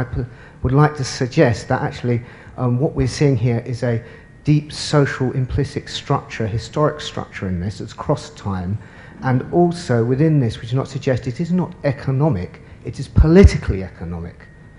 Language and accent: English; Brighton, South East England, United Kingdom; I'm from Brighton in Sussex and a former student of Sussex University School of International Relations.